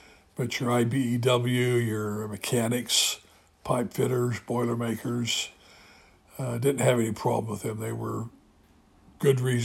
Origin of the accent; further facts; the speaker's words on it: Salt Lake City, Utah, United States; As a kid growing up on Sunday nights in Salt Lake City, Kennecott always sponsored a good family movie.